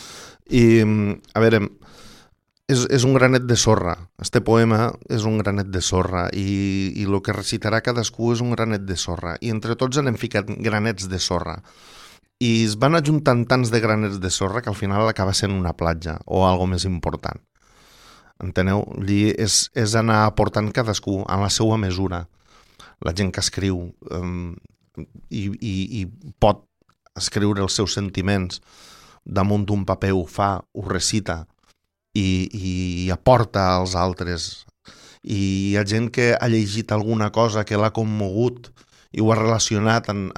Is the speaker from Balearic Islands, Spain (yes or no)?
no; Catalonia, Spain; la meva llengua és el català, òbviament, jo penso en català, però me penso que tots els catalans tenim el suficient domini del castellà.